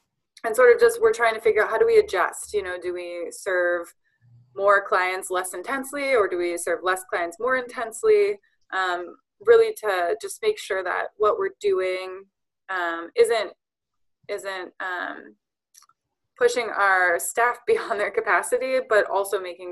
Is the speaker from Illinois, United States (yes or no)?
no; Philadelphia, Pennsylvania, United States; from Philadelphia.